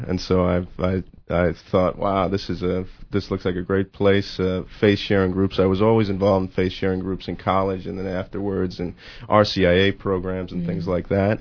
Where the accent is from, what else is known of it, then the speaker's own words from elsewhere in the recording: Pennsylvania, United States; I'm from Pennsylvania.